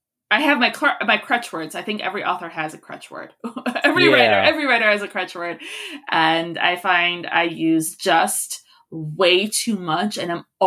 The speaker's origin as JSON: {"language": "English", "town": "Utica", "region": "New York", "country": "United States", "said": "I was central New York. I'm originally from the Utica area."}